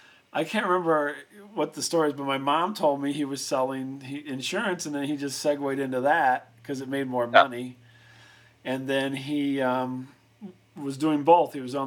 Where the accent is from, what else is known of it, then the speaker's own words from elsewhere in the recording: Decatur, Illinois, United States; he was the sports guy in my hometown for a long time.